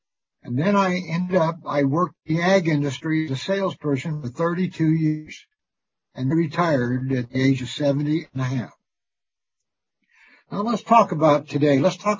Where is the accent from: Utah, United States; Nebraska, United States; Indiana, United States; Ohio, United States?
Indiana, United States; Logansport; I was born in Logansport, Indiana, September 3rd, 1943. I'm 78 years old. I went to Clymer's Grade School, a three-room schoolhouse, and a lunchroom is all it was.